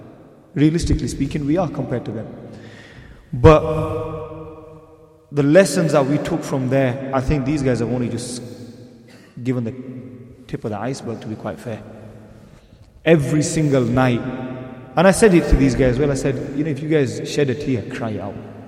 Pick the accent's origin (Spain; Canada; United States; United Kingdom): United Kingdom; Bradford, Yorkshire and the Humber; We're from Bradford, mate.